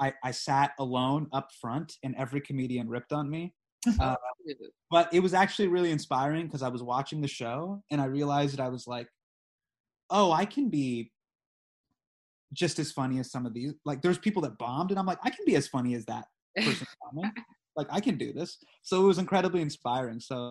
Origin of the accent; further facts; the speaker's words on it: Davis, California, United States; I grew up in Davis.